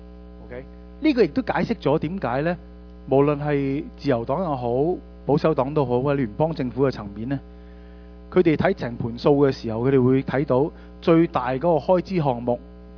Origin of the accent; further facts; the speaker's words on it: Canada; 所以我哋加拿大人面對一個問題